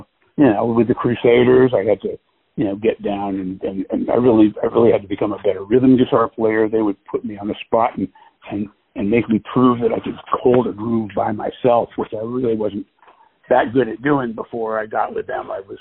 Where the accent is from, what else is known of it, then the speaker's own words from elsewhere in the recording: San Francisco, California, United States; So I left and came back to San Francisco, which is my hometown, and my mom was getting old, too, so it was a good thing that I came back.